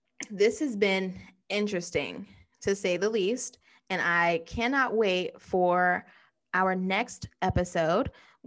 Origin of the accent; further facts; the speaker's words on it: United States; I can't pronounce Dan's last name because unfortunately I'm American